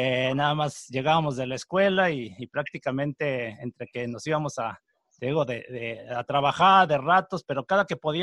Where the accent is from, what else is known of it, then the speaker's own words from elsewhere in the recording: Texcoco, State of Mexico, Mexico; nunca se me olvidaron mis raíces. Yo soy de Texcoco, Estado de México. Para que la gente se dé una idea, está como a unos 40, 50 minutos de la capital de México, de la Ciudad de México